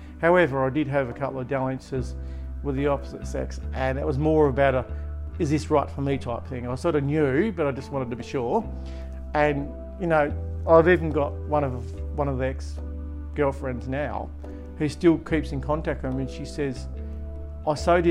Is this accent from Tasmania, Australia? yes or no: yes; Latrobe, Tasmania, Australia; also born or lived in Devonport; Yeah, I grew up here in Latrobe. Moved to Devonport when I was about 21. Then moved to Ulverston for a little while with a previous partner, and then moved back to Latrobe and had this house built in 2015.